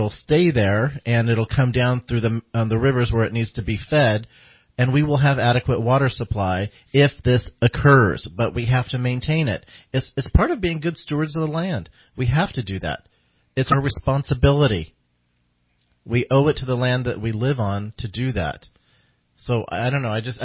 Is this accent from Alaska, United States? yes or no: no; McArthur, California, United States; I grew up in MacArthur, which is the Intermountain area in northeastern Shasta County, and I grew up up there, and we used to go out in the woods all the time.